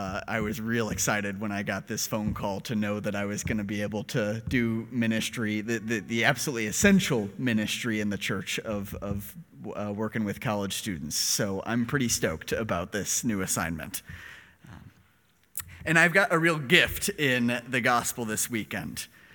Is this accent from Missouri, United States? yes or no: yes; St. Louis, Missouri, United States; I grew up in St. Louis, so Father Andrew and I actually grew up about 15, 20 minutes away from each other in South St. Louis County.